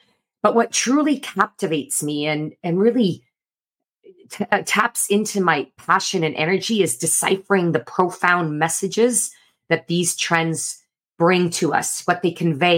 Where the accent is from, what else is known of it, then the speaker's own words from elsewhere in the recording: Canada; we're all Canucks, we're all Canadian